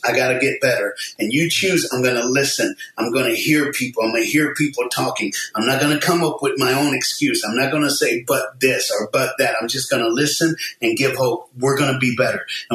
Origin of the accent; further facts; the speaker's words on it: Knoxville, Tennessee, United States; we told him, John, we're from the same town. We grew up